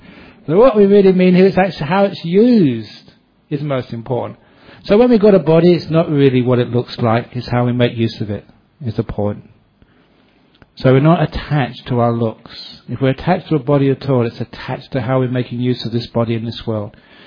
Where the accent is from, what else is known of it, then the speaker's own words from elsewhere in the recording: England, United Kingdom; born there; Because I was born in England, I was English.